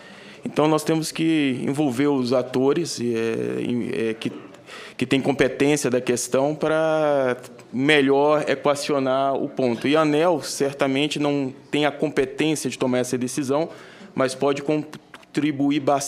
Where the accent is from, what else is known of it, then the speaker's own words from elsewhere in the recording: Brazil; como um bom brasileiro, torcedor da seleção